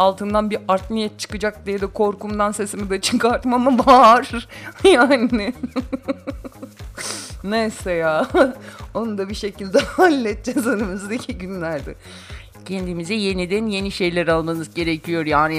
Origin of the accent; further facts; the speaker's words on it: Amasya, Turkey; Bizim oralarda öyle bir yemek var bu arada. Amasya'da.